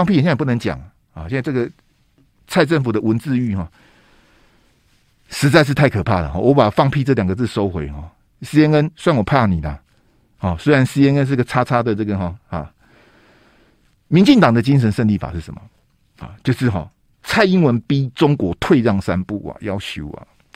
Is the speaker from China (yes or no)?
no; Taiwan; 这时代哈，惊嗨哈，我们台湾人去大陆啊，你一定是走港澳台那个线，你要走别的线，你也走不进去啊。好，我们要拿台胞证去嘛哈。我们台湾的各种的产品，不管是农产品或是 IT 的那些产品，卖到大陆全部都是中国台湾。